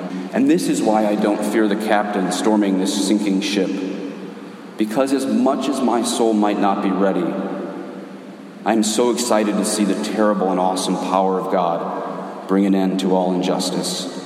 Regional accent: Colorado, United States; I'm from Colorado. I still have a little hippie in me.

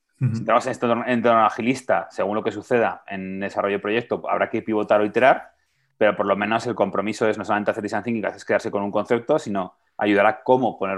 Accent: Aragon, Spain; Yo soy un maño

